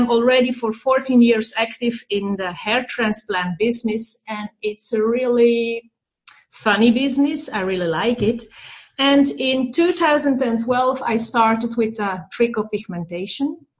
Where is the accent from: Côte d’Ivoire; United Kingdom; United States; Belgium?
Belgium; I'm from Belgium, and I live in a small country between Antwerp and Brussels.